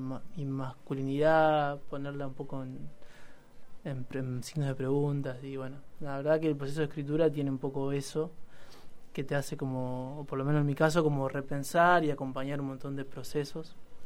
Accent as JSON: {"language": "Spanish", "town": "Cañuelas", "region": "Buenos Aires Province", "country": "Argentina", "lives_now": "La Plata, Argentina", "said": "Terminé la secundaria en Cañuelas y me vine a estudiar acá. Y bueno, me quedé. Igual a Cañuelas voy seguido porque trabajo allá una vez a la semana."}